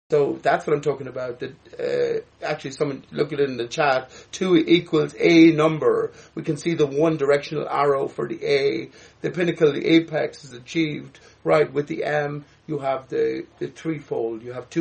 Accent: Ireland; I am Irish … I won't shy away from

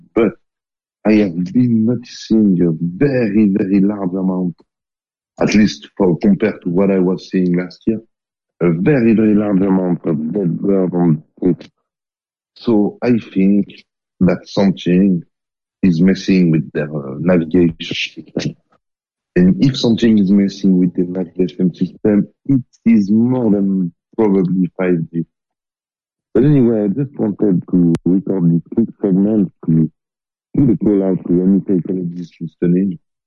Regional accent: Geneva, Switzerland; from Geneva, Switzerland

